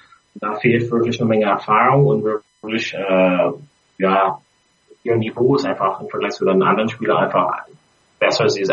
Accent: Ireland; German is a second language; now in Berlin, Germany; Witzigerweise habe ich als Ire einen guten Draht zu Rugby, aber habe eben nur angefangen, als ich nach Berlin gekommen bin in 2007. Witzigerweise habe ich das gar nicht in Irland gespielt

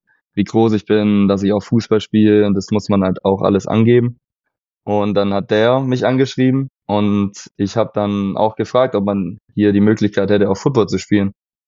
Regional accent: Baden-Württemberg, Germany; now in Minnesota, United States; 21 Jahre alt, eigentlich schon ein bisschen älter für ein Freshman am College. Ich komme aus einem kleinen Dorf Richtung Stuttgart und ich studiere jetzt hier in Minnesota, im Minnesota West Community College.

